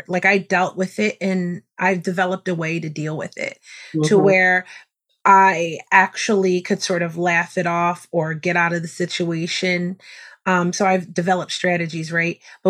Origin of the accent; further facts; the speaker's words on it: Philadelphia, Pennsylvania, United States; I don't know if it's from, I'm from West Philly, you know